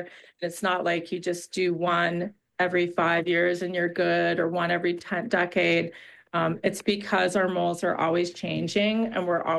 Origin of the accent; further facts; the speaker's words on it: New York metropolitan area, United States; now in Park City, United States; Yes, I come from New York, New Jersey area.